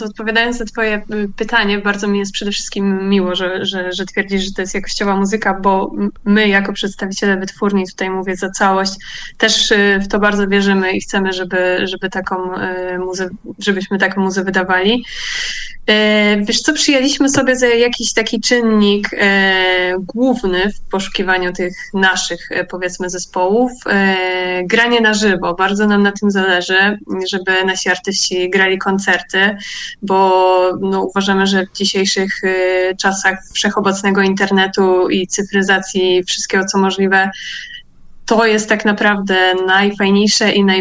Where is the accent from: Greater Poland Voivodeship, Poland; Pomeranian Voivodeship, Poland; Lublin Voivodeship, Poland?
Greater Poland Voivodeship, Poland; Poznań; lokalnie po poznańsku, bo jesteśmy z Poznania